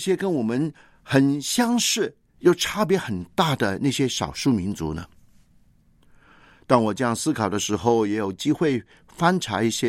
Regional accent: China; 我们中国人对天的崇拜和迷信的风气，可以说自古以来都是那么的浓厚。

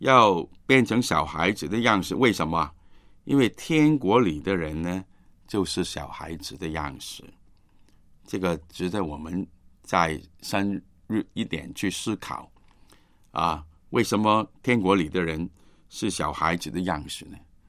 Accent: Guangdong, China; 我们都想多几步，我们广东人这样说

